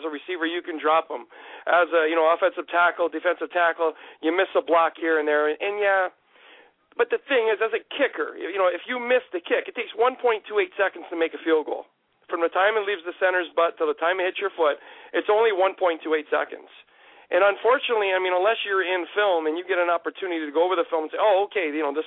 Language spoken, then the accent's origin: English; Canada; born there; I'm a dual citizen. I was born in Canada, but I'm a dual citizen of both Canada and U.S. My mom's American. She was born on the U.S. side, so I have my citizenship.